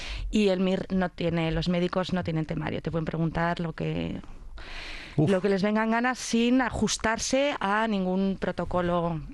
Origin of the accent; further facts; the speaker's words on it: Valladolid, Castile and León, Spain; born there; En Valladolid se tuvo que bajar, le estaba esperando la Cruz Roja, y nací en Valladolid. Curiosamente, mi abuelo paterno era de Valladolid.